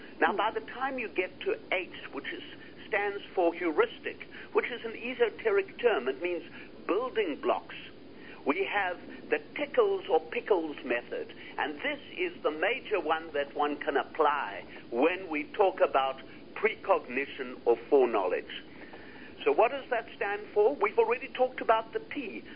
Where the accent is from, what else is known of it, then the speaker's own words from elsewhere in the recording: Seattle, Washington, United States; When we talk about the word Seattle, it's interesting because I come from Seattle